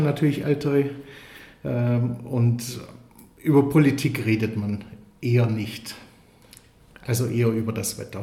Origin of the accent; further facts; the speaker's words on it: Isny, Baden-Württemberg, Germany; moved away as an adult; now in Salisbury, United Kingdom; ich komme aus Isny und Vor ungefähr 16 Jahren haben wir beschlossen, nach England auszuwandern, also ich und meine Frau. Und wir leben in Salisbury, das ist in der Nähe von Stonehenge, also südwestlich von London